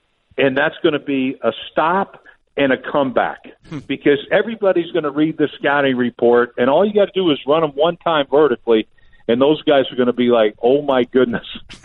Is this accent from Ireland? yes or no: yes; Ireland; I'm Irish, dude. I cry all the time.